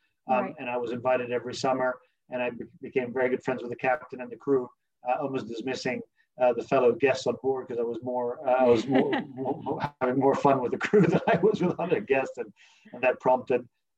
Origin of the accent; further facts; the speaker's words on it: Scotland, United Kingdom; also born or lived in London, United Kingdom; I was born in London and educated in Scotland, so you know, the British, and I've been living half my life in the UK